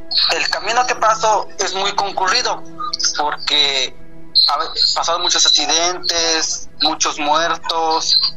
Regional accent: Puebla, Mexico; No, igual soy de Puebla.

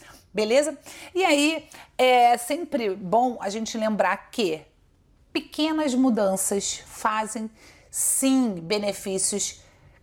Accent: Rio de Janeiro, Brazil; Eu ia falar bolacha de arroz, mas como carioca eu vou evitar essa fadiga, tá?

